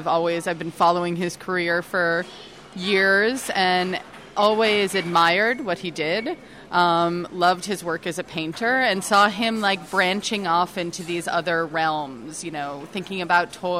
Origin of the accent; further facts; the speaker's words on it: Brockton, Massachusetts, United States; I went to the local art museum in my hometown, Brockton, Massachusetts, and I met a curator.